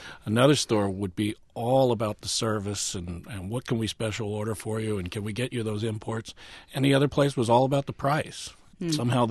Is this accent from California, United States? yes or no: yes; California, United States; And so we grew up in the San Fernando Valley, and we figured that Kmart had the best price.